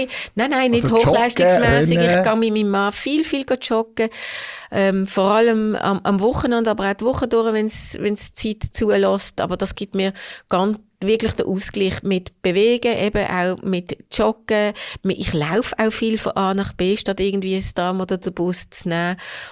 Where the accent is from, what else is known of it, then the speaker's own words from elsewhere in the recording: Hofstetten, Solothurn, Switzerland; Ich bin in Hofstetten aufgewachsen.